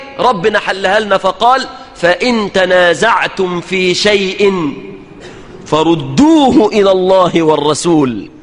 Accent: Egypt; اللهم احفظ بلادنا مصر عزيزة قوية مستقرة بالإسلام

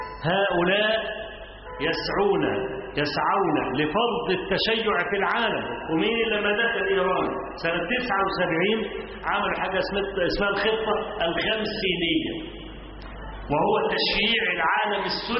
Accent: Egypt; فكلامي مش لاني انا مصري، لا، مصر دي قصه مختلفه خالص.

